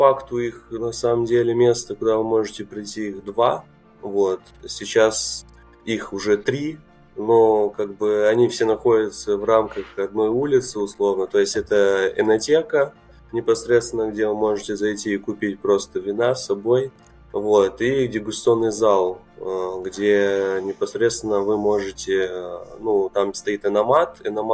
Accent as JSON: {"language": "Russian", "region": "Chișinău", "country": "Moldova", "said": "Мне 26 лет, я сомелье из Молдовы, из Кишинева"}